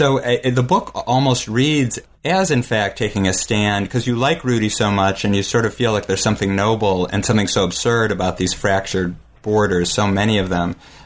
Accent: United States; But I kept reading it as courier, because that's just me being an American who doesn't speak

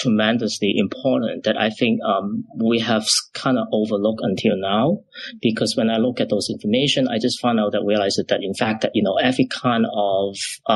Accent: Macau; English is a second language; moved away; And I was originally from Macau.

